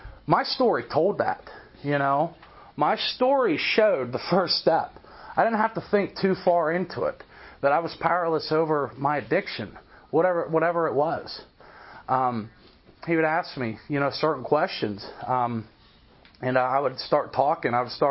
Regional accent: Pennsylvania, United States; I was like, outside of Pittsburgh.

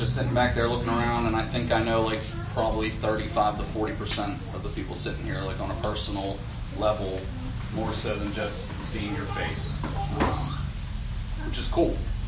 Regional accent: Ambridge, Pennsylvania, United States; I'm from Beaver County. I grew up in Ambridge. I don't know who's familiar and who's not. If you're not, don't worry about it. You ain't missing anything. I lived there my whole life, man.

